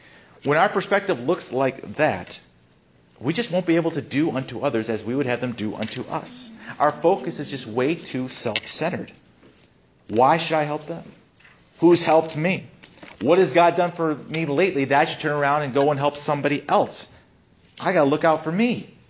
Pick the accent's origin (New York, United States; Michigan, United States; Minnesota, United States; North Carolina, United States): Michigan, United States; Rogers City; I'm growing up in Roger City.